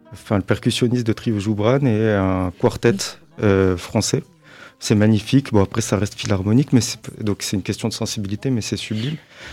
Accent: France; Je suis français, mais effectivement, j'ai des origines, mais plus du Maghreb, du côté de ma mère, d'Algérie.

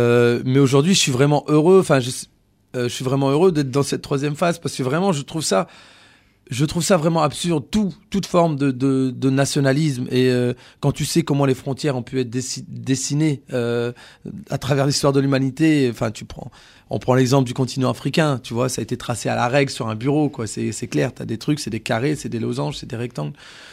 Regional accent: France; je suis né en France, je suis à l'école en France, j'ai grandi en France, enfin je suis français

